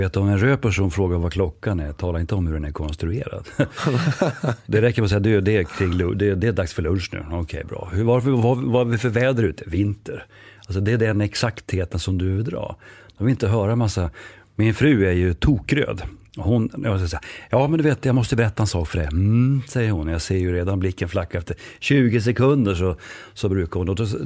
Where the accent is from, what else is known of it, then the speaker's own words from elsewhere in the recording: Norrland, Sweden; Kanske hörs på min dialekt att jag kommer norrifrån. När jag blev ivrig så brukade det komma igenom mer.